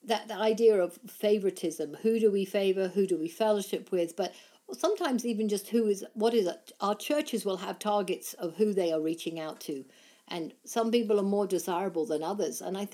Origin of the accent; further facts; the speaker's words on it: England, United Kingdom; I grew up in England